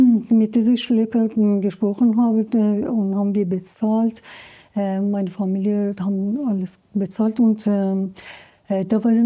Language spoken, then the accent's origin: German; Iran; German is a second language; Bei uns in Iran, es ist so, wenn du mir etwas schenkst und zweimal, dreimal sagst du, es ist unhöflich, dass ich nicht nehme.